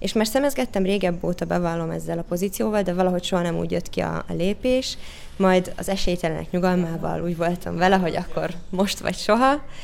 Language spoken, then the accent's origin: Hungarian; Kiskunfélegyháza, Bács-Kiskun, Hungary; born there; also born or lived in Syria; Én Kiskunfélegyházán születtem, anyukám magyar, apukám pedig szíriai, mindkét országban éltünk